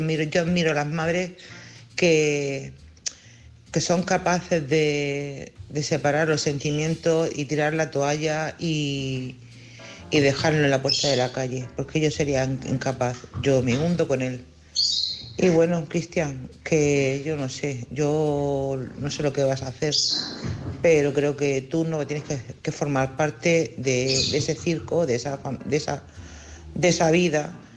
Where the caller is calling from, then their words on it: Cádiz, Andalusia, Spain; de Cádiz.